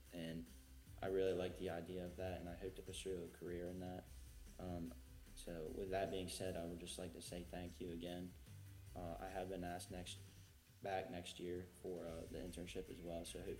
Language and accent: English; Millsboro, Delaware, United States; I'm from Millsboro, Delaware